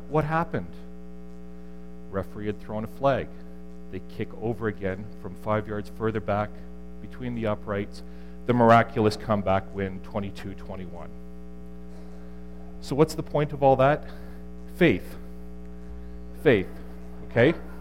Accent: Windsor, Ontario, Canada; I grew up in Windsor, and Detroit's right across the river, so I grew up cheering for the Detroit teams.

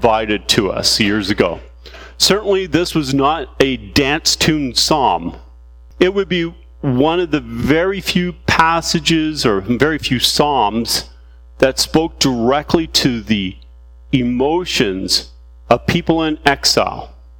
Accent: London, Ontario, Canada; born there; moved away as an adult; I was born in London, Ontario, and I left that city when I was 18 years of age.

